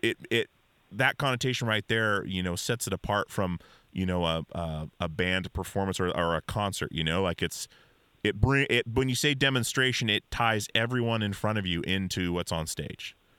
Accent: Alaska, United States; Like, I grew up in Alaska.

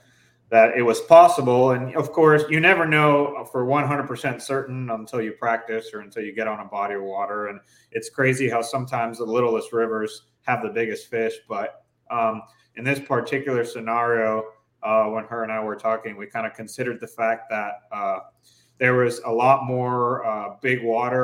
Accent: Puerto Rico; a lot of people don't know that I was born in the Caribbean. Where at? I'm Puerto Rican.

